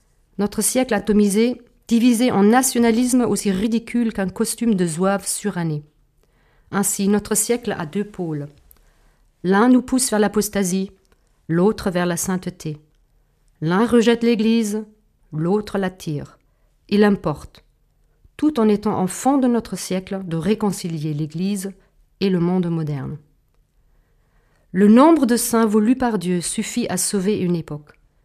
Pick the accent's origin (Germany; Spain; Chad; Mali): Germany; French is a second language; now in Chartres, France; Je suis allemande et je suis à Chartres depuis de longues années.